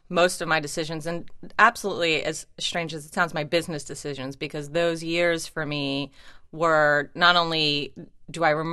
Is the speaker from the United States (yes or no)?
yes; New Jersey, United States; also born or lived in Israel; I grew up in New Jersey.